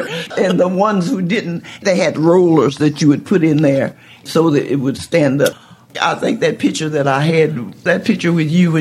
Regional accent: Bristol, Oklahoma, United States; She came from Pawhuska to Tulsa, and I came from Bristol.

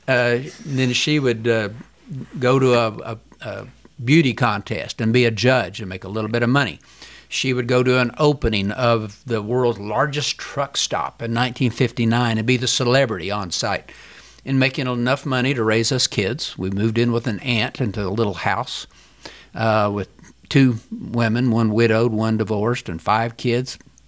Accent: Oklahoma City, Oklahoma, United States; born there; I was born here in Oklahoma City.

